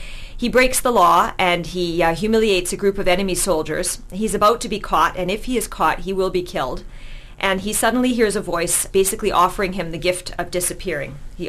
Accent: Vancouver, British Columbia, Canada; now in Penticton, Canada; I live in Penticton right now, but I was born and raised in Vancouver. Went to UBC a long time ago in English literature, and I'm back at UBC again now as a master's student in creative writing.

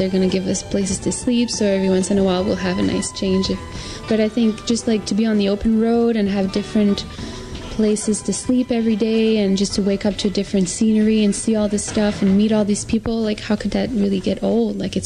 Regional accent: Canada; because it's our first album and we're Canadian

